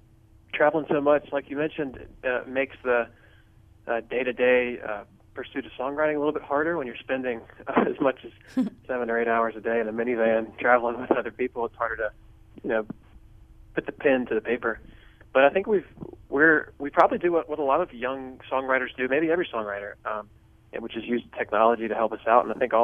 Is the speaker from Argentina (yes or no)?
no; North Carolina, United States; We're all from Chapel Hill. We all met in Chapel Hill, but we're all from different parts of North Carolina.